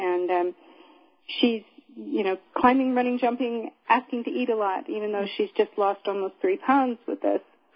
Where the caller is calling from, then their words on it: Lake Shastina, California, United States; I'm calling from Lake Shastina in Northern California, which is right next to the town of Weed that just had a terrible fire.